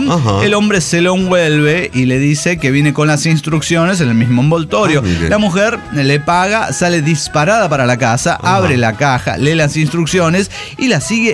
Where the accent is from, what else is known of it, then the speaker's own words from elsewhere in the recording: Silao, Guanajuato, Mexico; Soy el aldeano de Silao.